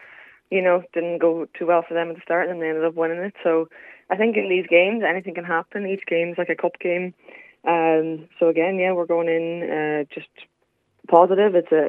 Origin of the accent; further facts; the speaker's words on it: Ireland; I think as the Irish, we love the underdog title and ethos. So for us going over there, we know there's going to be, you know, a lot of Irish supporters.